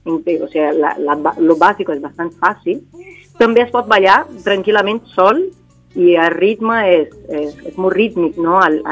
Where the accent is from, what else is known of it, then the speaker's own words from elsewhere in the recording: Minas Gerais, Brazil; Catalan is a second language; Però encara que soc de Minas Gerais